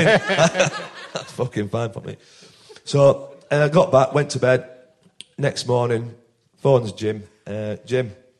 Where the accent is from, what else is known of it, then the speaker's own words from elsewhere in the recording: Barnsley, Yorkshire and the Humber, United Kingdom; I'm from Barnsley here. What am I doing here?